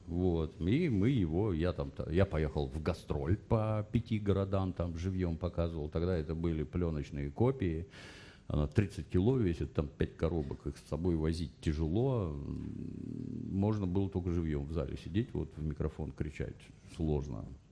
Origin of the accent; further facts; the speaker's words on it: Ukraine; born there; я же родился на Украине в военном городке